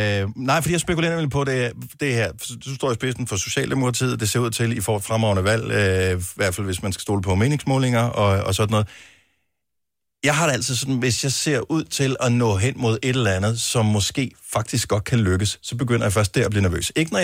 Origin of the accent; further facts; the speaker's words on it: Region of Southern Denmark, Denmark; Vi er fynbo, og du er nordjyde.